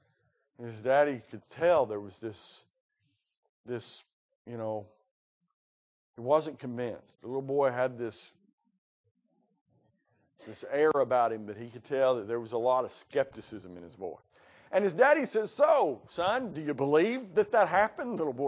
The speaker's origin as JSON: {"language": "English", "region": "Appalachia", "country": "United States", "tie": "born or raised there", "said": "I grew up in the Appalachians, and I could see it happening."}